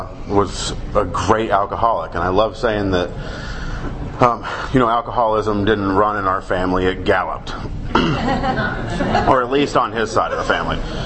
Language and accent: English; Denver, Colorado, United States; also born or lived in Kansas City; now in Centennial, United States; I guess, you know, I was born out in Kansas City, moved to Denver when I was four. My dad got a job out there.